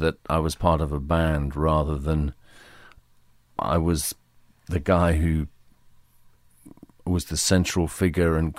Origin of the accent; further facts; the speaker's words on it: United Kingdom; The environment was Britain in the early and mid 1950s. You know, I was born in 1953